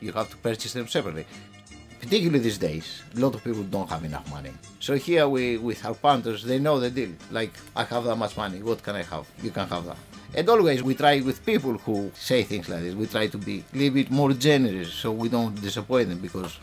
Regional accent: Greece; I come from Greece. I came in Gardenia roughly 30 years ago.

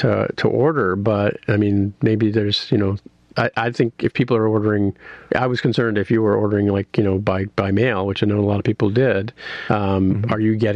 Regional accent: Canada; my experience was obviously being Canadian.

